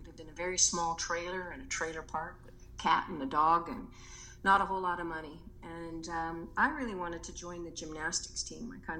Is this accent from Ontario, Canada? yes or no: no; Vancouver, British Columbia, Canada; also born or lived in Kamloops, Canada; Well, I was born in Vancouver. Vancouver has been my my hometown all my life. I had a brief period of 8 years where I lived in Kamloops.